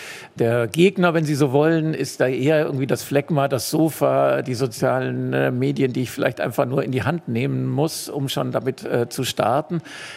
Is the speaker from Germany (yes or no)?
yes; Altusried, Bavaria, Germany; Tatsächlich stamme ich aus Altusried